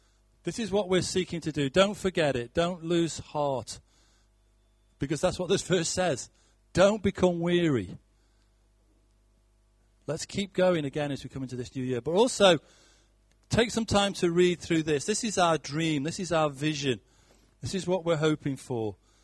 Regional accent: United Kingdom; because we're British.

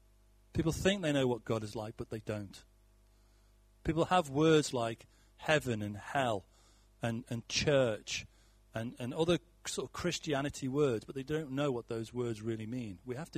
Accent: United Kingdom; because we're British.

